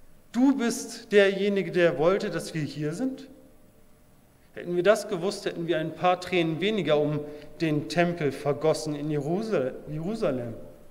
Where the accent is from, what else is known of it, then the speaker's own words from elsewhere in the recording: Hanover, Lower Saxony, Germany; für manchen mag das Braunschweig sein als Hannoveraner.